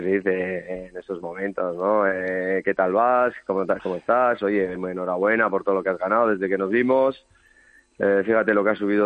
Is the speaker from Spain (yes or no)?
yes; Busturia, Basque Country, Spain; Yo soy de Bilbao, bueno, de Bilbao, de Busturia, de un pueblo de Guernica.